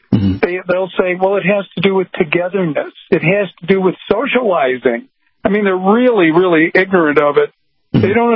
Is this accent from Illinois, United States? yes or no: yes; Chicago, Illinois, United States; in my hometown of Chicago, in a very large venue